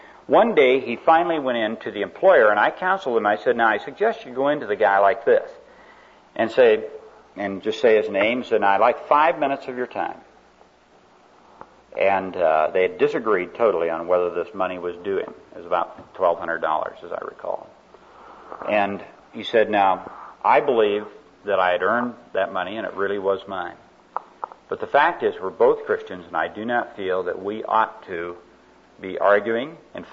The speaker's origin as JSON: {"language": "English", "town": "Spokane", "region": "Washington", "country": "United States", "tie": "born or raised there", "said": "but I was a little kid growing up in Spokane, Washington, and he lived across the street"}